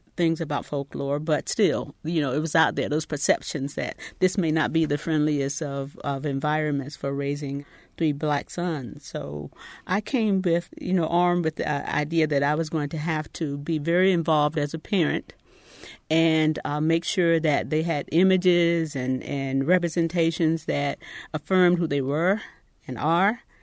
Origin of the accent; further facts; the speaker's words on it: Miami, Florida, United States; also born or lived in Cleveland / Atlanta / Washington, D.C.; now in Bloomington, United States; we moved from Cleveland, Ohio. And I grew up in Miami, Florida. I went to school in Atlanta and Washington, D.C.